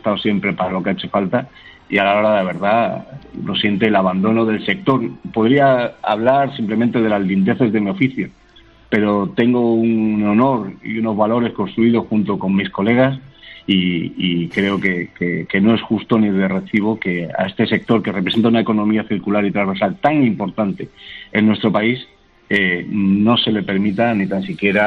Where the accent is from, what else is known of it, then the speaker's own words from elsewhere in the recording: Valencian Community, Spain; seguramente no volveré nunca a la Comunidad Valenciana